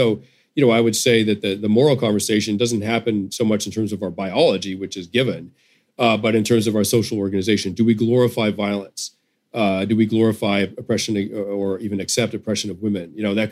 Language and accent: English; United States